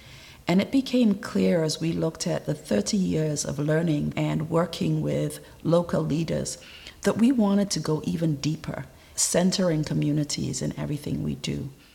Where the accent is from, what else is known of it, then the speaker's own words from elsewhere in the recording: Sierra Leone; also born or lived in Edmonton, California, United States; now in Canada; I was born in Edmonton, Alberta, and my father had been an international student there, and I did my whole high school education in Sierra Leone. And then I returned to Canada for university, and I've spent my whole adult life here.